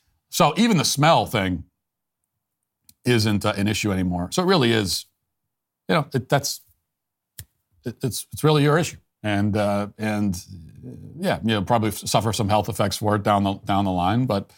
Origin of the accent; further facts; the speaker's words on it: United States; As an American citizen, as a father, a husband, all the things I have to worry about every day